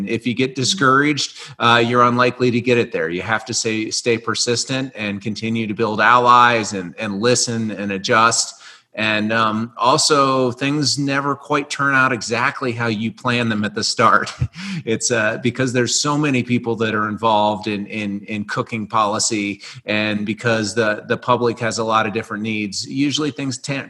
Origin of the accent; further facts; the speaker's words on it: Midwest, United States; I grew up in the Midwest, so we used to climb on little limestone cliffs back there and go down to West Virginia to places like Seneca and the New River Gorge.